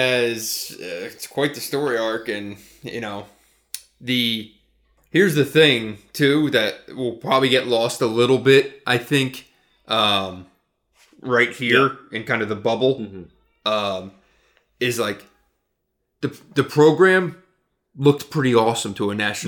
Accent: Philadelphia, Pennsylvania, United States; I grew up in Philadelphia.

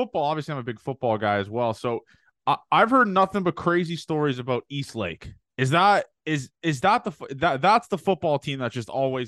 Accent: Toronto, Ontario, Canada; I guess I'm from Toronto

